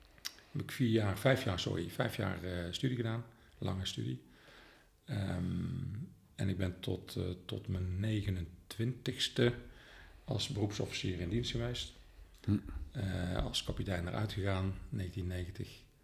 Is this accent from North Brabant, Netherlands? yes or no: yes; Roosendaal, North Brabant, Netherlands; also born or lived in Venlo; Ik ben geboren in Venlo. Daar heb ik een viertal jaren mogen doorbrengen, net kleuterschool. En daarna zijn we verhuisd naar het Brabantse en naar Roosendaal. Ik voel me Brabander, ik voel me Bourgondier.